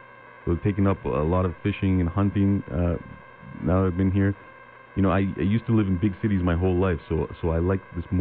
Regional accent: Atlantic Canada, Canada; also born or lived in El Centro, California; now in Yuma, United States; But my wife and I grew up in Canada on the East Coast.

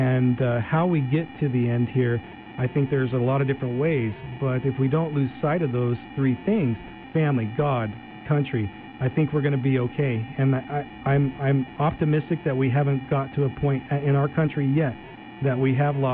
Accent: United States; it kind of it communicates the feelings that I have as an American.

